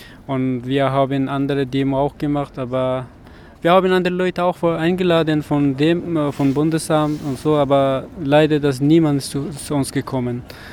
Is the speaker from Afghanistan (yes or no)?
yes; Afghanistan; German is a second language; now in Germany; ich komme aus Afghanistan.